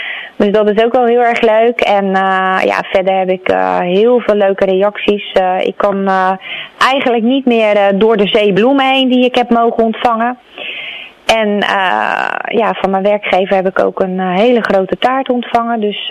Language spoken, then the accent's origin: Dutch; Rotterdam, South Holland, Netherlands; Nee, ik kom zelf niet uit Capelle. Ik kom zelf uit Rotterdam-IJsselmonde.